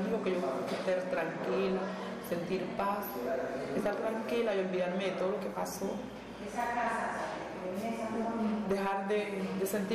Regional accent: Colombia; Y que en el hablar de uno, de todos modos, cualquiera se da cuenta que uno es colombiano.

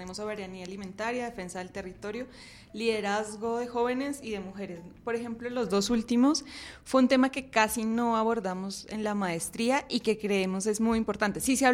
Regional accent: Colombia; estoy yo que soy de Colombia

